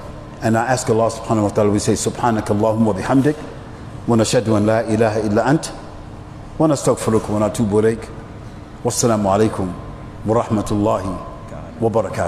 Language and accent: English; New York, United States; I get confused sometimes because I'm from New York.